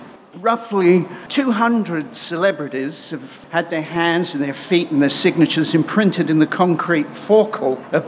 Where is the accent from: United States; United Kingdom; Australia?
United Kingdom; London; Never in my wildest dreams as a young boy growing up in South London could I have imagined standing here one day as an honoree.